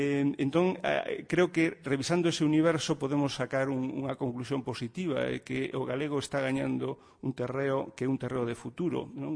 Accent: Galicia, Spain; non somos galegos pola lingua que falamos, eu non quero ser extremeño nin castelán-leonés

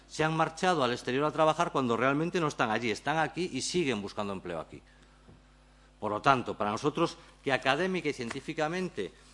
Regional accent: Galicia, Spain; Como ciudadanos gallegos, con todos los derechos, como mínimo políticos, que tenemos los ciudadanos gallegos en el interior

